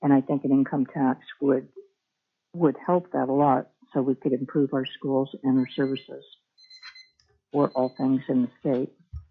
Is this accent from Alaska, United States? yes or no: yes; Alaska, United States; I was born and raised here in Alaska